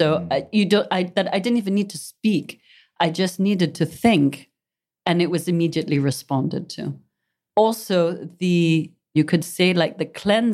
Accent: Muscat, Oman; I come from the Zanzibari community, which is much more liberal than perhaps the south of Oman, as an example, at that time.

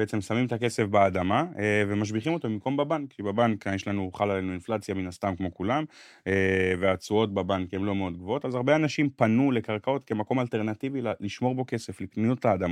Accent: Misgav, Northern District, Israel; אני במקור ממועצה אזורית משגב, בצפון הארץ, ממועצה אזורית כזאת ליד, ליד קרמיאל.

